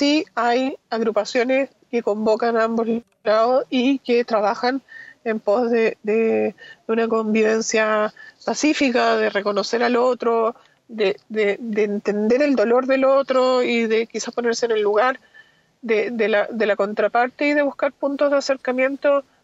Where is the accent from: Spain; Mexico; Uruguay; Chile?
Chile; Porque nosotros también somos chilenos